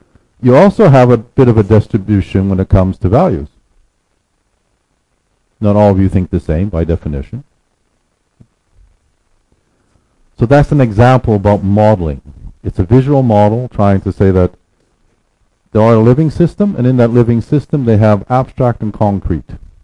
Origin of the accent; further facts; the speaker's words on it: Canada; I come from Canada, I've worked in Sweden and Norway, and I have Ukrainian background.